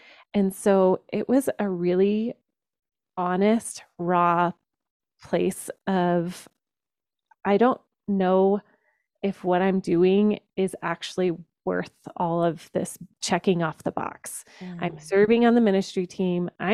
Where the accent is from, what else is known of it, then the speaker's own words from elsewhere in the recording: Georgia, United States; So I grew up in Georgia. I went to church every Sunday. I went to youth group, went to college, was part of Christian ministry, got married, had children.